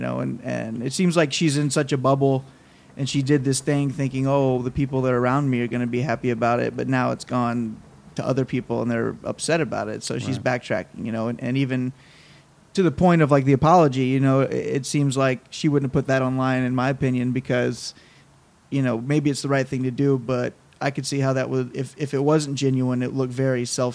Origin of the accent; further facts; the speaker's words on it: Bible Belt, United States; from growing up in the Bible Belt, you know, there's a lot of situations where they would tell us things that was an idea